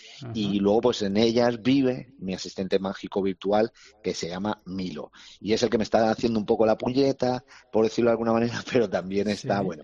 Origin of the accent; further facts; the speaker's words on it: Albacete, Castilla-La Mancha, Spain; porque yo soy de Albacete, es una ciudad pequeñita, muy humilde y muy modesta